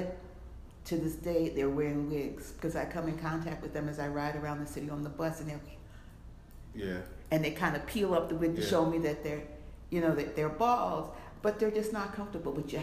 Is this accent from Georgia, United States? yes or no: no; Harlem, New York, United States; So I don't dwell on the fact that I'm African American. I am. My life experience has been that. I've lived in Harlem all of my life.